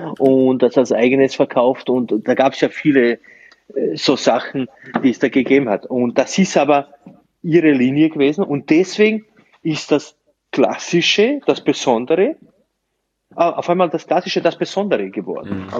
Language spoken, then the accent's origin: German; Slovenia; weil ich komme ja eigentlich aus Slowenien